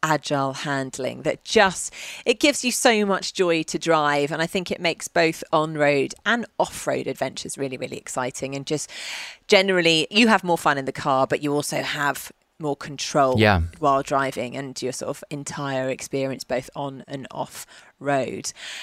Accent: England, United Kingdom; growing up in England where the winters are pretty brutal

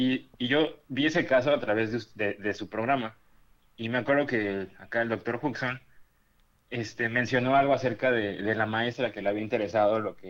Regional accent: Mexico City, Mexico; now in Mérida, Mexico; De la Ciudad de México, pero ahorita acá por Mérida.

